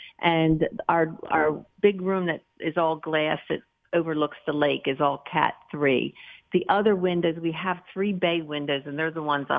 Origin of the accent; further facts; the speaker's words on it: Philadelphia, Pennsylvania, United States; So... we're from the Philadelphia area, and we're further